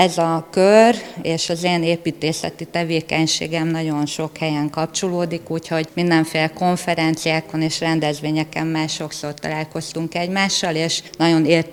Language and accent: Hungarian; Ózd, Borsod-Abaúj-Zemplén, Hungary; Én gyerekként imádtam Ózdon lenni, és egyébként ezt az épületet is imádtam.